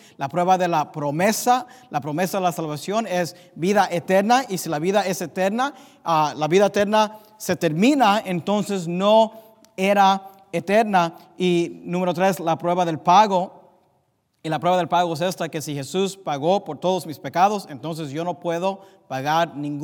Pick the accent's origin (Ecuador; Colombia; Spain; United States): United States; Spanish is a second language; Y yo crecí aquí en los Estados Unidos y hablo más inglés que español